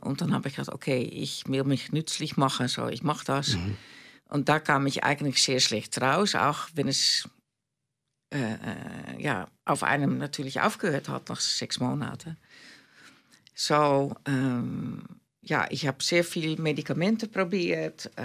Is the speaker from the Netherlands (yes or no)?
yes; Netherlands; now in Switzerland; Ich bin aufgewachsen in Holland, oder? Dann bin ich in der Schweiz gekommen